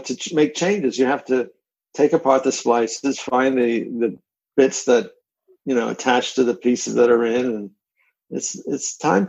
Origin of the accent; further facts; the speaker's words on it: East Coast, United States; I mean, I was from the East Coast, he was from the West Coast, and we were just comparing notes.